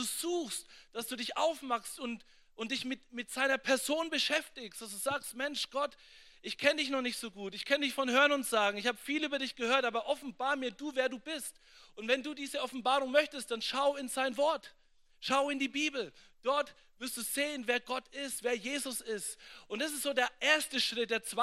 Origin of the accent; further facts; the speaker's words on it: Nuremberg, Bavaria, Germany; ich bin ein Franke. Ja, ich bin in Nürnberg aufgewachsen, in der Südstadt in Nürnberg.